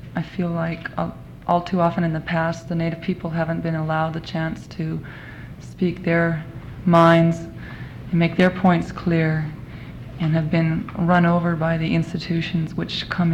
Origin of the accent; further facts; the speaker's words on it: Fairbanks, Alaska, United States; I was born in Fairbanks. I'm not a native stockholder, but I've lived in Alaska all my life